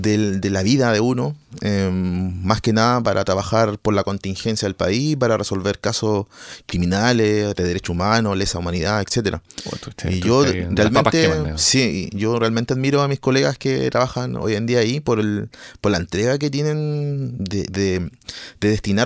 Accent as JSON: {"language": "Spanish", "town": "Tomé", "region": "Biobío", "country": "Chile", "said": "del cual pertenezco a esta comunidad. Soy de Bellavista Tomé"}